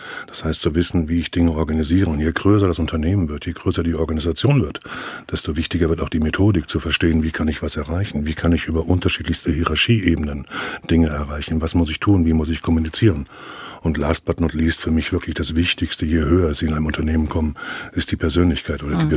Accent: Frankenberg, Germany; aufgewachsen, zur Schule gegangen, habe meine Ausbildung dort gemacht, habe noch ein riesengroßes Netzwerk, ganz viele Freunde dort. Und es ist meine Heimat, es bleibt meine Heimat und ich bin auch gerne in Frankenberg.

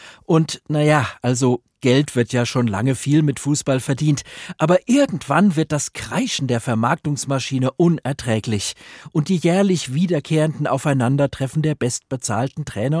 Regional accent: Munich, Bavaria, Germany; Als geborener Münchner hatte ich mit etwa 7 Jahren beschlossen

